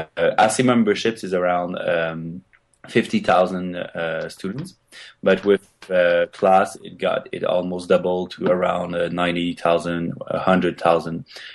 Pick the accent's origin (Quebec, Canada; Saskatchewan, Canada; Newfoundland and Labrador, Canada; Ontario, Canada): Quebec, Canada; Gatineau; Oh, I'm from Gatineau.